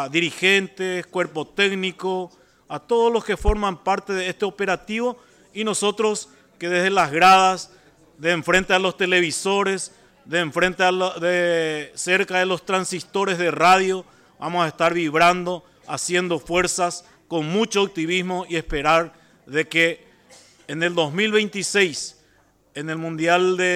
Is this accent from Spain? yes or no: no; Paraguay; Como paraguayos no podíamos estar exentos de ese acontecimiento mencionado por los colegas